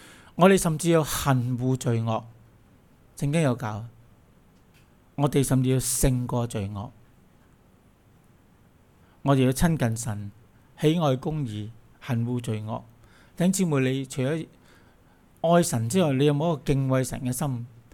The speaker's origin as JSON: {"language": "Chinese", "region": "Guangdong", "country": "China", "said": "我们广东人叫这些做什么？临尾香。"}